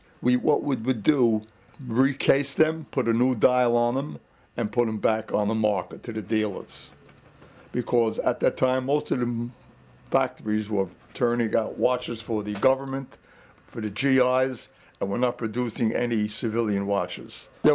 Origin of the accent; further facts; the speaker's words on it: Brooklyn, New York, United States; born there; I was born in Brooklyn in 1925, on November 7th. In fact, today's my birthday. I just turned 82.